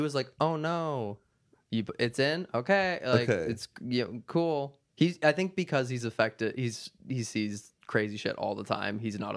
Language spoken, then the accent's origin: English; Minnesota, United States; I love Minnesota. I think it's one of the best states there is.